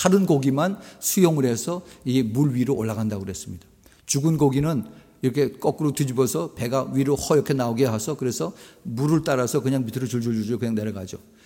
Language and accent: Korean; South Korea; 우리도 한국 사람들도 마찬가지 이 그 배달민족이라고 해서 굉장히 자랑을 했지만은